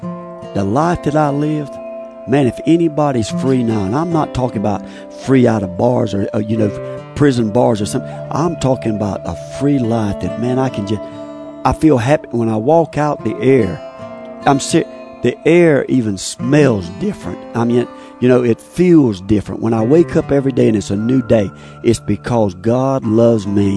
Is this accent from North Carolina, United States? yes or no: yes; Stedman, North Carolina, United States